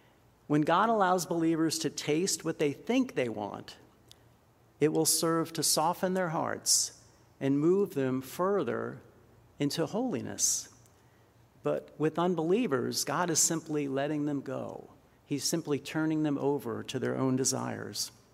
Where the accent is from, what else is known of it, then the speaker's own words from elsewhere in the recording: Pennsylvania, United States; Now, when I think of wilderness, I think of where I grew up in Pennsylvania, and I'm thinking of trees, and I'm thinking of forest.